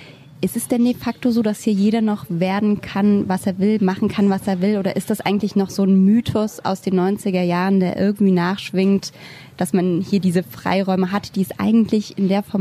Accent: Berlin, Germany; ich bin ein Berliner Original, ich bin einer dieser seltenen Menschen, die tatsächlich hier geboren sind, hier aufgewachsen sind.

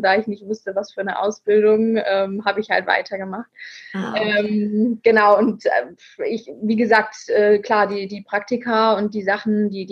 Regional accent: Wiesloch, Baden-Württemberg, Germany; Ja, ich bin in Wiesloch aufgewachsen. Das ist ein Ort bei Heidelberg. Genau, ich bin dort zur Schule gegangen

